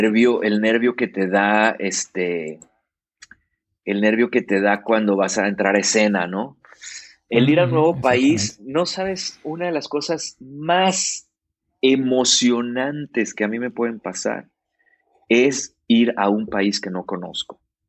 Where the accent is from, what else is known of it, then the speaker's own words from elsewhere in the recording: Mexico; yo soy de México. Sí, pero es de aquí. Y yo, no, ¿cómo voy a ser de aquí si soy de México? Le digo, soy mexicano. Vengo de Austria ahora, pero soy mexicano.